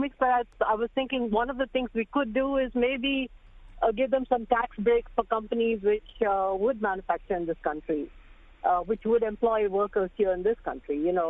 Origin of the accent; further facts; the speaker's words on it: India; now in United States; I'm actually from India, and I've come to this country and I've started my own office.